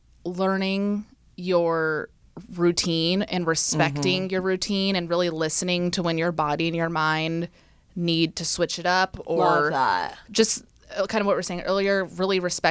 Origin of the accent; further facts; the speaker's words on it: California, United States; The first place I moved was actually San Francisco. So I grew up in the East Bay.